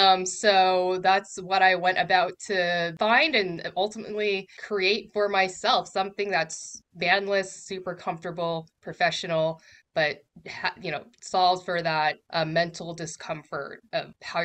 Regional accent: Seattle, Washington, United States; And I am from Seattle, Washington, and I am founder of a neuro-inclusive braless apparel company.

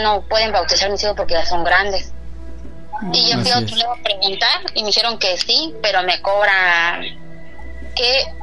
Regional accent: Chiapas, Mexico; voy a viajar, no sé si este año o el otro año, a mi tierra

